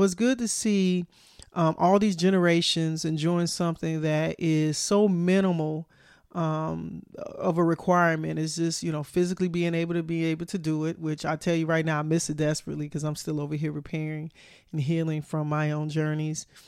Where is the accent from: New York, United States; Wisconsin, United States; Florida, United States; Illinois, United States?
Illinois, United States; Chicago; I'm from Chicago, so you know, roller skating is a thing, honey.